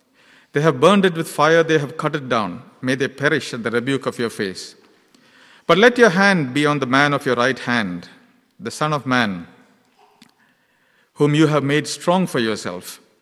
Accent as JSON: {"language": "English", "country": "India", "tie": "born or raised there", "said": "I come from India, and I grew up there."}